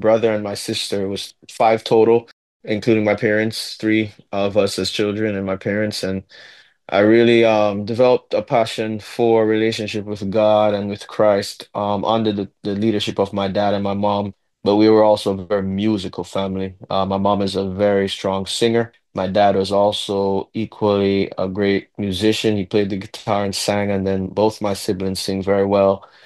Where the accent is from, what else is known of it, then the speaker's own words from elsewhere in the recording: Mandeville, Manchester, Jamaica; also born or lived in Kingston; My faith journey started as a pastor's kid growing up in Jamaica. As you know, I'm born in Kingston, Jamaica, but was raised in Mandeville, Jamaica.